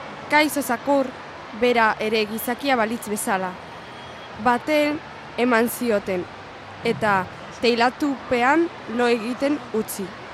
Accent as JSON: {"language": "Basque", "town": "Alonsotegi", "region": "Basque Country", "country": "Spain", "said": "Nik Alonsotegikoa naiz eta lagun batzuek ere"}